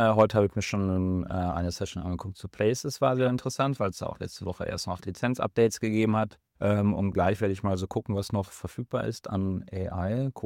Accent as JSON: {"language": "German", "region": "North Rhine-Westphalia", "country": "Germany", "accent": "Ruhrpott German", "lives_now": "Hannover, Germany", "said": "Aber mit meinem Ruhrpott-Deutsch haben sie mich trotzdem halt reingelassen."}